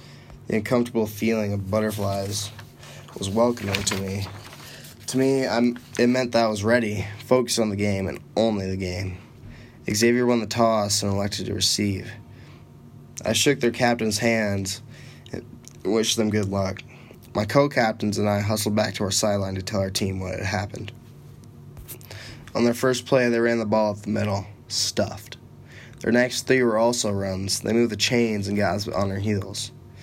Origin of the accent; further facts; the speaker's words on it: Cedar Falls, Iowa, United States; hearing the screams and cheers of my hometown. For me, a kid from Cedar Falls, football was everything.